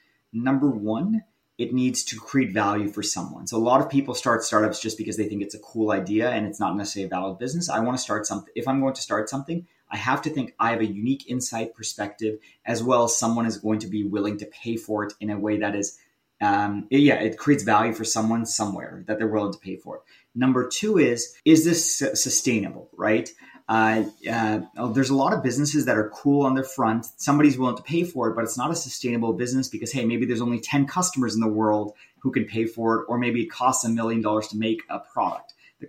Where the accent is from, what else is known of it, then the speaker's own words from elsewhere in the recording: Canada; accent: American; now in United States; even though this guy speaks with an American accent, he's too nice, so I'm Canadian.